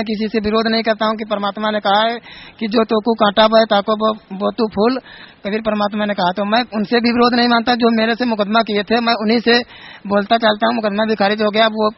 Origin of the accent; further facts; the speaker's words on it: Mahua Chachar, Uttar Pradesh, India; मैं ग्राम महुआ चाचर जिला हरदोई यूपी का रहने वाला हूँ।